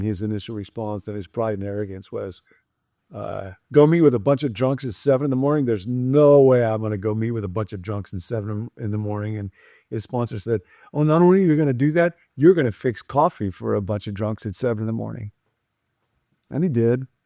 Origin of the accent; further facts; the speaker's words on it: Rockford, Illinois, United States; Many, many years ago, my hometown in Rockford